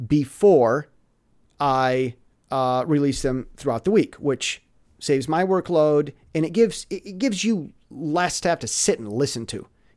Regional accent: United States; I'm an American.

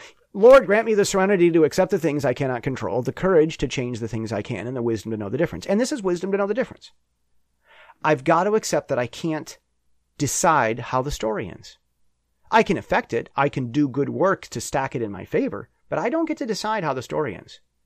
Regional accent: Michigan, United States; I'm from Michigan's 4th District.

